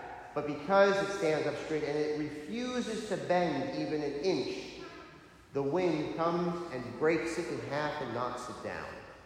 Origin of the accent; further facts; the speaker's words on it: United States; of course, I'm an American, what do? I say, oh, I can't step on them.